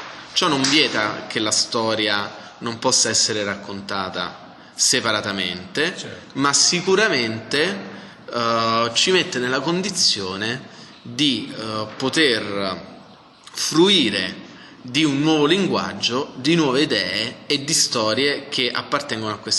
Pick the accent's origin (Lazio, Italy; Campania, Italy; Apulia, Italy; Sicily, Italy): Lazio, Italy; Gaeta; la sala di Gaeta, che è il mio paese di origine